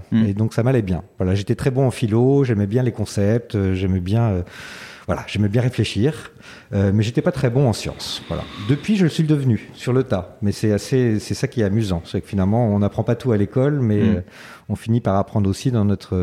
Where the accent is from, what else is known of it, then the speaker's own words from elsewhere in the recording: Paris, Île-de-France, France; Je suis parisien au départ, d'origine libanaise. Voilà, mon grand-père était libanais